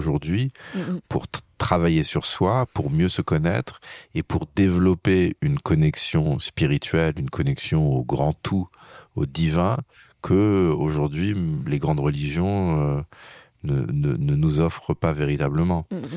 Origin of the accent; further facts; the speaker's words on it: France; moi, je suis un Français